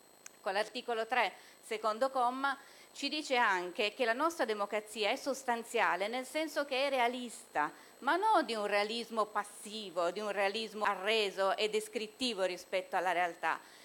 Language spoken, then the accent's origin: Italian; Turin, Piedmont, Italy; Io vengo da Torino, vicino alla Valsusa.